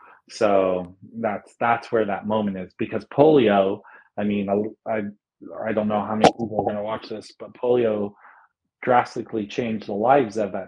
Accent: California, United States; he got around, especially in San Francisco, and I'm from the Bay Area.

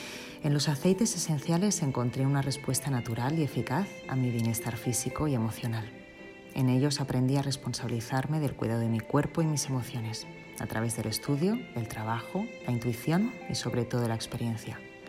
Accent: Barcelona, Catalonia, Spain; now in Menorca, Spain; soy barcelonesa, aunque actualmente estoy residiendo en Menorca. Soy madre de 4 hijos

